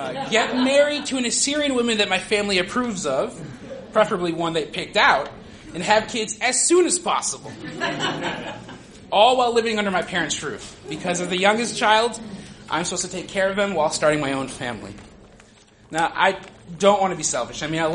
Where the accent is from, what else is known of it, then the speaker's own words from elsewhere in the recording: United States; And as a child growing up in America, the thing that I was always taught was, to be an adult, you got to get a job doing something you love.